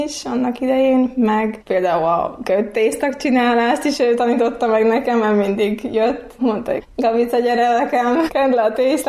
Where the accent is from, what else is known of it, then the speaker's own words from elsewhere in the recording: Berehove, Zakarpattia Oblast, Ukraine; Berekszatban születtem, ott is érettségiztem, utána meg elmentem egy borgyárba dolgozni